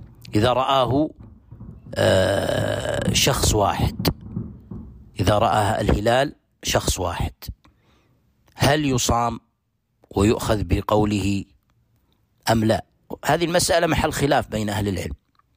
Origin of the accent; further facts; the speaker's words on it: Saudi Arabia; خارج بلادنا المملكة العربية السعودية